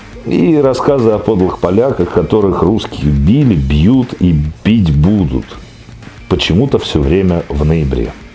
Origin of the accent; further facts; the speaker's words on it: Vladimir, Vladimir Oblast, Russia; also born or lived in Vorkuta / Novgorod; now in Saint Petersburg, Russia; Вот я родился в Воркуте, вырос во Владимире и Новгороде, живу в Санкт-Петербурге. За границей и в Польше не был уже 21 год. Ассоциирую себя с польским народом, но являюсь по праву частью народа российского.